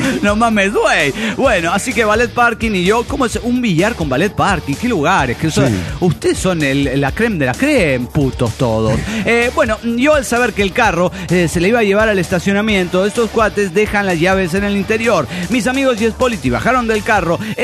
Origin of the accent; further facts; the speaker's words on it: Chilpancingo, Guerrero, Mexico; de Chilpancingo.